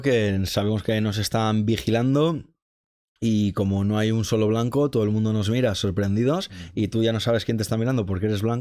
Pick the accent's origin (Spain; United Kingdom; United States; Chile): Spain; Castro Urdiales, Cantabria; que casualmente era de Castro, que es de donde yo soy en el norte.